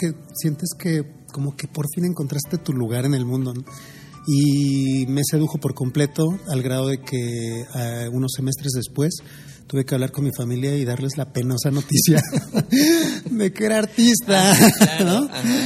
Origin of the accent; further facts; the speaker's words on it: Mexico City, Mexico; also born or lived in Baja California; No, yo soy de la Ciudad de México. Uh-huh. Mi familia es de Veracruz. También estuve viviendo en Baja California Norte unos años.